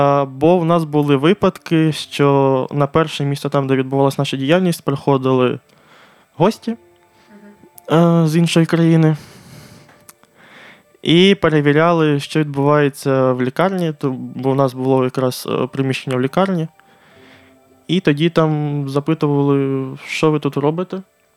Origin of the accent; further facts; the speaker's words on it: Beryslav, Kherson Oblast, Ukraine; Тоді як відновили трохи транспортне сполучення до мого рідного міста Береслава, і ми тоді спробували виїхати